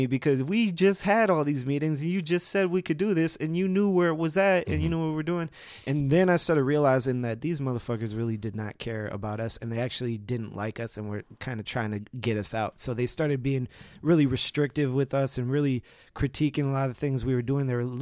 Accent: Minneapolis, Minnesota, United States; I'm born and raised in Minneapolis, and so I'm big on, you know, our community doing the things that we should do for our people.

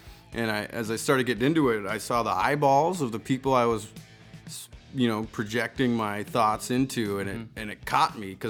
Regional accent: Osceola, Wisconsin, United States; I grew up in Osceola, Wisconsin, which is right across the border, a nice little town on the river, St. Croix.

